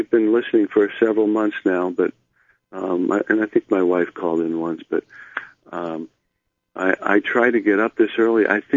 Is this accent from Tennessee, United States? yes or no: no; Columbus, Ohio, United States; I am from Columbus, Ohio, and I'm a first-time caller